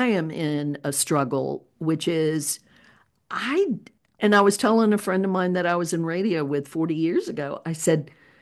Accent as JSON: {"language": "English", "region": "the South", "country": "United States", "tie": "born or raised there", "said": "I was brought up in the South, and you were brought up in the Midwest, in many ways, very different, the enculturation."}